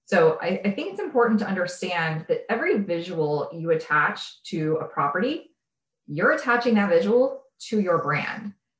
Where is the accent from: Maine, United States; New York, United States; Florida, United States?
Florida, United States; I grew up in Central Florida. So I was basically raised right next to Disney and Universal, and they are world-class.